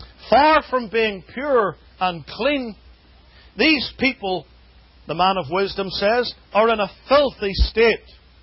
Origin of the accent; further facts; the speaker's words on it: Belfast, Northern Ireland, United Kingdom; I grew up on the Protestant side of Belfast in Northern Ireland.